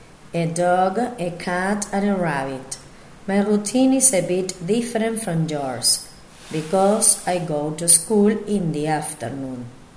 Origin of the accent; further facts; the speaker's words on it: Entre Ríos, Argentina; I'm from Entre Ríos in Argentina. I'm 11 years old. I live with my grandparents and my mom.